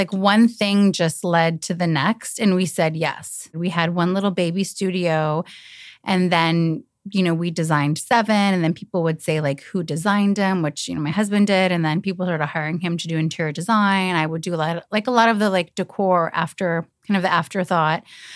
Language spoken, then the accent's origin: English; Minnesota, United States; now in Los Angeles, United States; So I'm from the Midwest, I'm from Minnesota.